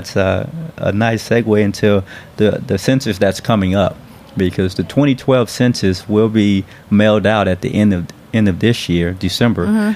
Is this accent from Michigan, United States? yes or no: no; Houston, Texas, United States; now in Saratoga Springs, United States; I grew up in Houston.